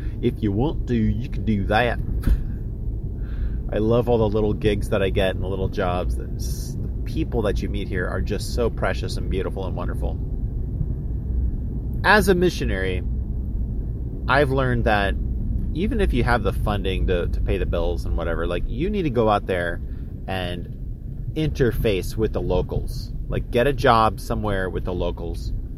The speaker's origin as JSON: {"language": "English", "region": "New Jersey", "country": "United States", "said": "I'm from New Jersey. All installed by the New World Order Deep State. And by the way, people from New Jersey are absolutely ridiculously brilliant."}